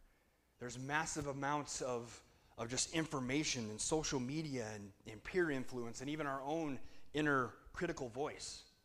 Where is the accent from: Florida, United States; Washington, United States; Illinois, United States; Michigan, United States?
Washington, United States; Spokane; we're from Spokane. Full disclosure, I left the van unlocked here. I wouldn't do that where I'm from.